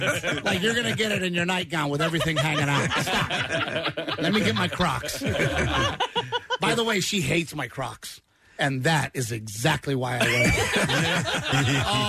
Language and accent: English; Portland, Texas, United States; now in Los Angeles, United States; I grew up in Portland, Texas, right. Me and my wife, which is weird. Town of 10,000 people.